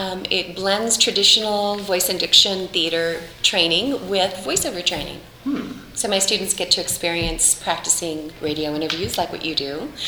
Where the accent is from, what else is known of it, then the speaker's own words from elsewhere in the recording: Florida, United States; now in Los Angeles, United States; I grew up in Florida. I'd only seen snow once in my life, so it was a no-brainer. So I moved to Los Angeles.